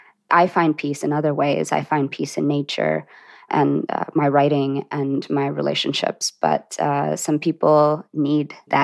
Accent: Sri Lanka; I was born in Sri Lanka. I'm Tamil, and my family is Hindu. You know, my early childhood was spent during the Sri Lankan Civil War, and it was fairly dangerous.

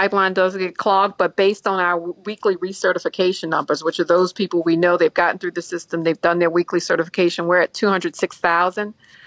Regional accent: New Orleans, Louisiana, United States; I come from New Orleans. I know I have family in those occupations.

